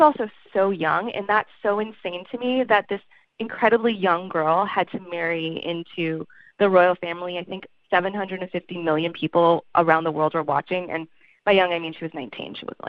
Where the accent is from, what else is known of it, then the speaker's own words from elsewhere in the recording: Canada; now in New York, United States; as I said, I grew up in Canada, and so, you know, the Queen was on my money growing up.